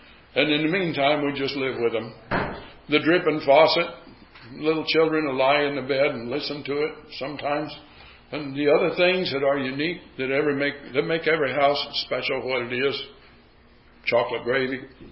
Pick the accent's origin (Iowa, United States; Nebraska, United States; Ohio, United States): Iowa, United States; But I remember that when we grew up in Iowa, our room wasn't heated very well.